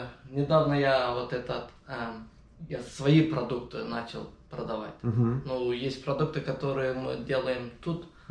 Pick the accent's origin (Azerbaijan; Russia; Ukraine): Azerbaijan; Mingachevir; also born or lived in Fizuli / Baku; now in California, United States; И я вот рос в Мингачевире, родился в Карабахе